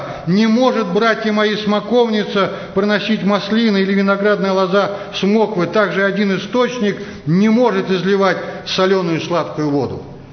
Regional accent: Moscow, Russia; бывает, когда где-то на периферии, то люди другие, чем мы с вами, москвичи.

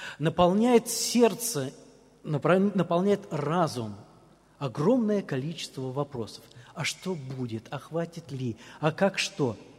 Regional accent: Orenburg Oblast, Russia; в моем глубоком детстве, мне кажется, лет 5 тогда было, в те времена мое детство проходило в Оренбургской области, в деревне.

